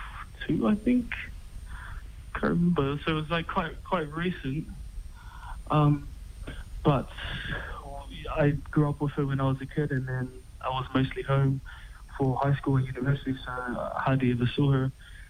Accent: New Zealand; So I was born in New Zealand, brought up with my Samoan family, sort of oscillating between my Aitutaki and Mangaian family. So I'm half bit of both. Grew up with my grandmother who couldn't speak English

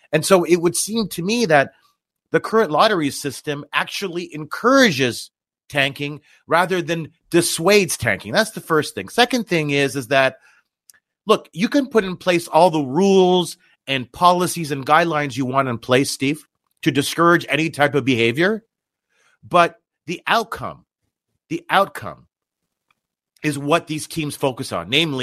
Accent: Canada; We're Canadian.

